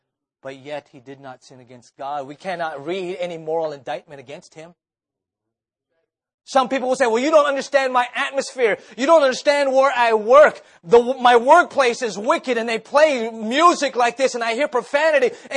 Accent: Philippines; I am Filipino. I am brown. I am 5'5".

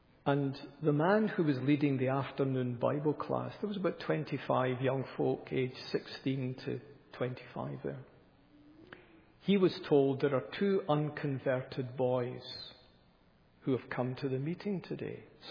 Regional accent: Glasgow, Scotland, United Kingdom; I'm from Glasgow, the largest city in Scotland, about 1 million, big industrial city.

